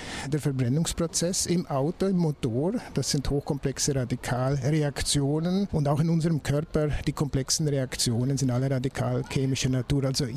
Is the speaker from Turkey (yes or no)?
no; Valais, Switzerland; Man hört es ja leicht, ich bin Schweizer, bin im Wallis aufgewachsen. Da habe ich die schulische Laufbahn durchlaufen. Bin dann nach Zürich gewechselt zum Chemiestudium